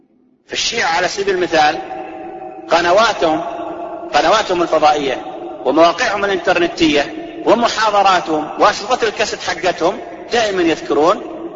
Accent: Saudi Arabia

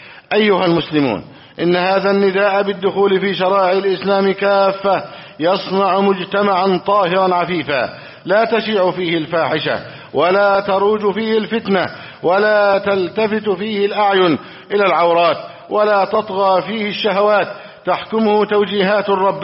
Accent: Egypt; اللهم احفظ بلدنا مصر

